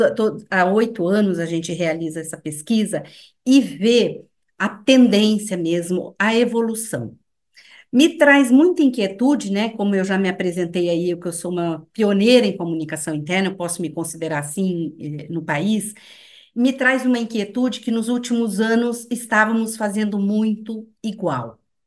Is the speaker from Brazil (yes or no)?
yes; Paraná, Brazil; accent: strong inland Paraná accent; now in Curitiba, Brazil; Não venho lá do sertão, mas eu venho do interior do Paraná, então vocês observam que meu sotaque é carregado.